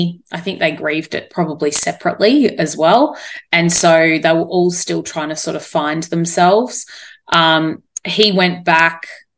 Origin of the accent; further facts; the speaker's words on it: Australia; born there; I said, you're not, because you were born there and I'm born here. And my father's Australian.